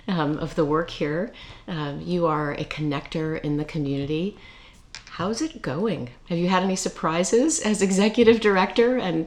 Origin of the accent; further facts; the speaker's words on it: Dallas, Texas, United States; now in New England; And when I moved here permanently, I looked around, and I came from Dallas, Texas.